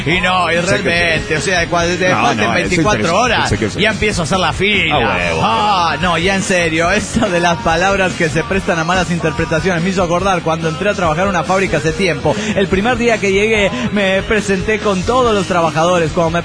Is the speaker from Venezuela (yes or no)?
yes; Valencia, Carabobo, Venezuela; de Valencia, Venezuela.